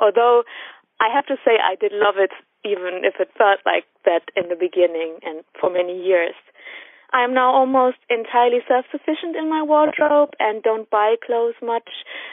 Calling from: Germany; I'm calling from Germany.

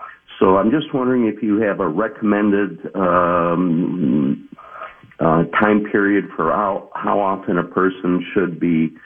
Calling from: Plymouth, Minnesota, United States; Well, we've got a lovely home on Medicine Lake here in Plymouth

